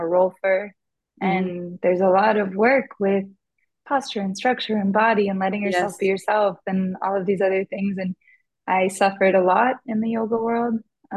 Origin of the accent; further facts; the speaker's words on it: United States; now in Brazil; I grew up in the United States, but my family is Brazilian. I've lived in Brazil for the last 10 years.